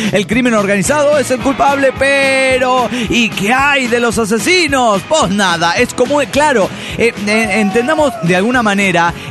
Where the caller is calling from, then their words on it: Coacalco, State of Mexico, Mexico; de Coacalco.